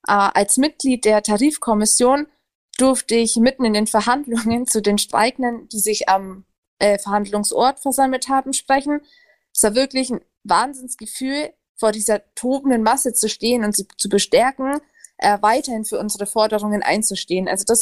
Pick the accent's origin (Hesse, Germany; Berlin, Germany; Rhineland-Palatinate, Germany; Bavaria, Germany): Bavaria, Germany; Nuremberg; bin 25 und komme aus Nürnberg und arbeite hier in Nürnberg bei der Postbank Filialvertrieb AG.